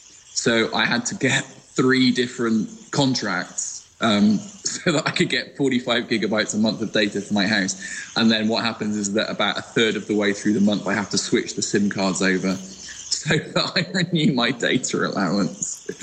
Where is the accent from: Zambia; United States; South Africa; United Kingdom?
United Kingdom; I not only have terrible internet, but I'm also British